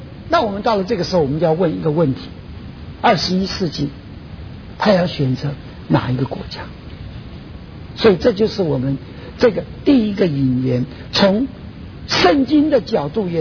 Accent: Taiwan; now in United States; 当我七零年代从台湾来到美国的时候，

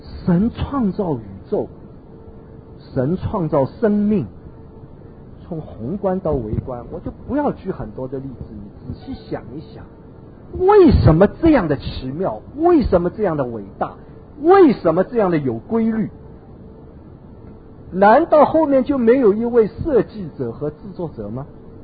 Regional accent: China; 我们中国人哎呀，团体里好多人都问

